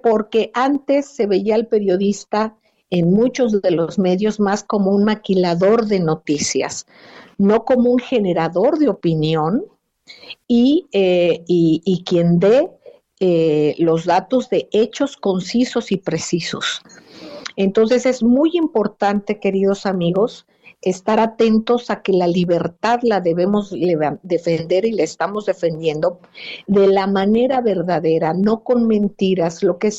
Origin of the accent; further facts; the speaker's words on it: Mexico; yo como madre mexicana, me permití hablar